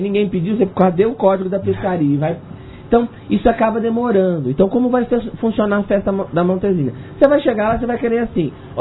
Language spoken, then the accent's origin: Portuguese; São José do Rio Preto, São Paulo, Brazil; Então, eu sou de São José do Rio Preto, por exemplo.